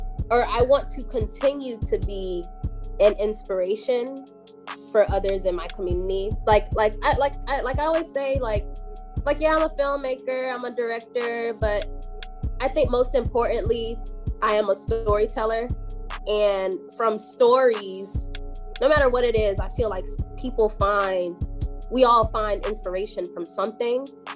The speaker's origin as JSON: {"language": "English", "town": "Albany", "region": "Georgia", "country": "United States", "tie": "born or raised there", "lives_now": "Tallahassee, United States", "said": "I was born and raised in Albany, Georgia, also known as 229, the Good Life City, a little small town, you know, south of Georgia."}